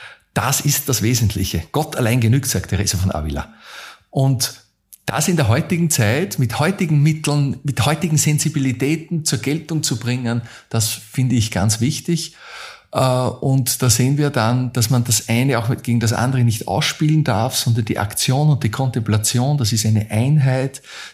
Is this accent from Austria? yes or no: yes; Linz, Upper Austria, Austria; ich bin ein Linzer